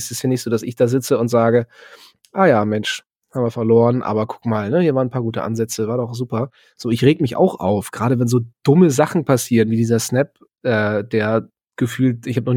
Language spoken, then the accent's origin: German; Germany; Ich bin Deutscher mit Leib und Seele.